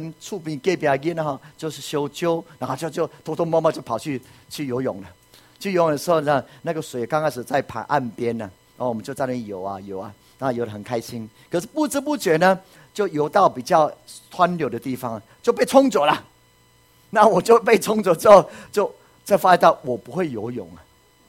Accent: Puli, Nantou County, Taiwan; 我就记得我小时候住在埔里的时候，那大概五六岁哈，那我跟我哥都差一岁，我妹妹跟我差一岁。那我们家哈住在埔里的地方

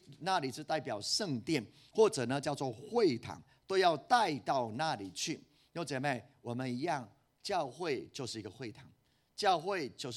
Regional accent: Puli, Nantou County, Taiwan; 台湾真是如此，我的故乡埔里也是如此

